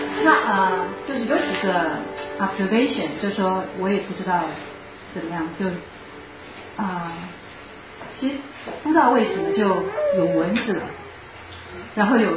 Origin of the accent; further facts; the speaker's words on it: Yangmei, Taoyuan, Taiwan; 我是从如果台湾来的兄弟，我是从桃园杨梅来的，那是一个小镇，所以有那个比较深的文化在里面。